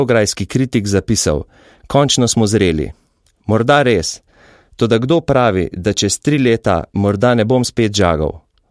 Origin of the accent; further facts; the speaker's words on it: Mura Statistical Region, Slovenia; Prekmurci smo verjetno bolj, kot se temu reče, emocionalci.